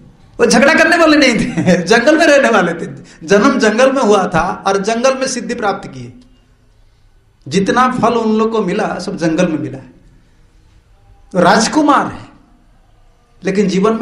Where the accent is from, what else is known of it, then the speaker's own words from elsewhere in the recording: Odisha, India; first language Odia; Hindi is a second language; मेरा हिंदी इतना शुद्ध नहीं है, मैं उड़िया आदमी हूं, बोल देता हूं ऐसा आप लोग की कृपा से, मेरा मैं तो पढ़ता नहीं हूं हिंदी, मैं बंगाली ज्यादा पढ़ता हूं